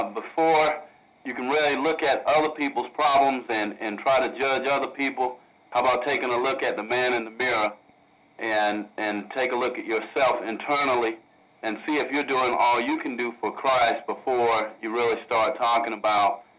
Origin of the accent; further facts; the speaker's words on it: Lyons, Georgia, United States; And we are five biological brothers. … we are from Lyons, Georgia.